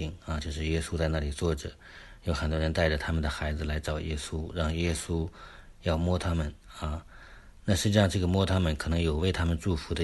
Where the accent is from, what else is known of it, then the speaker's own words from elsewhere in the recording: China; 我们中国人说赤子之心